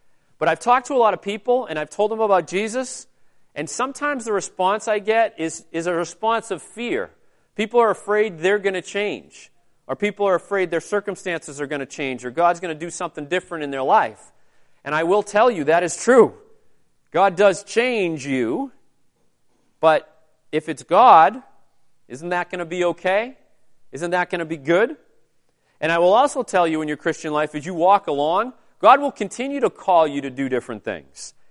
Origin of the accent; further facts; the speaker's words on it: Braintree, Massachusetts, United States; And it was much closer to where I grew up in Braintree.